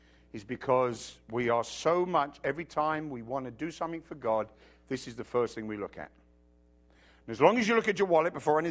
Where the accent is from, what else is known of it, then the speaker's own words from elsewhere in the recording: England, United Kingdom; So, I like that joke, but then I'm English.